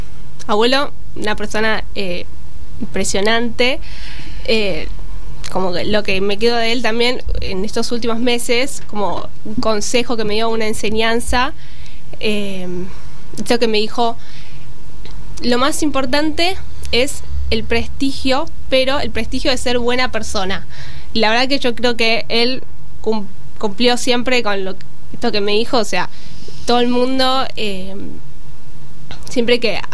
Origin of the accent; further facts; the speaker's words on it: Argentina; eso va a mí como argentina, digo, bueno, me duele que la gente no apueste por la Argentina